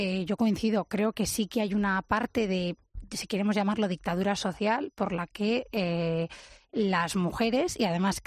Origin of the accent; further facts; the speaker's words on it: Madrid, Community of Madrid, Spain; y yo soy de Madrid pero lo veo así